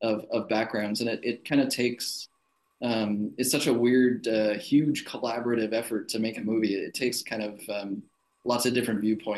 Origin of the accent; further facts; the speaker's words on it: Lincoln, Nebraska, United States; I come from a relatively small town. I'm from Lincoln, Nebraska, and they don't make a lot of movies in Lincoln, Nebraska.